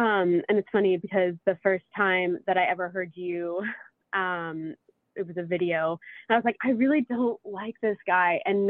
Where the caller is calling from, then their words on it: Texas, United States; I'm calling in from Texas.